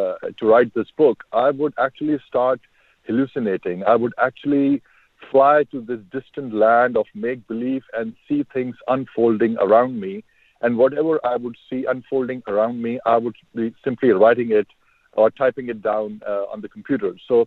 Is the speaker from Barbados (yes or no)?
no; Pakistan; when they would know that I'm from Pakistan or I belong to Pakistan.